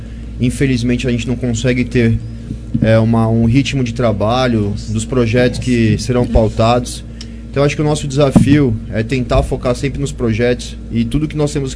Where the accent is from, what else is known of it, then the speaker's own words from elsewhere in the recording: São Paulo, Brazil; also born or lived in Campinas; now in Indaiatuba, Brazil; Eu sou de São Paulo, nascido em São Paulo, trabalhei como delegado em São Paulo, hoje estou no interior. Morei 2 anos em Campinas, hoje eu estou na cidade de Indaiatuba.